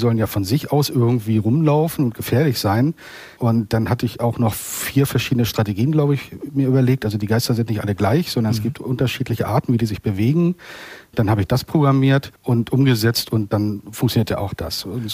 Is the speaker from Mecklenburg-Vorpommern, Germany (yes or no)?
yes; Waren, Mecklenburg-Vorpommern, Germany; in meiner Heimatstadt Waren, wo ich geboren und aufgewachsen bin